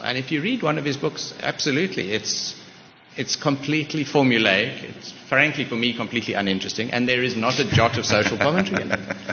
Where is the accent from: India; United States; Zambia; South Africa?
South Africa; I think as South Africans, we think, as South African writers, take Dion Meyer, for example.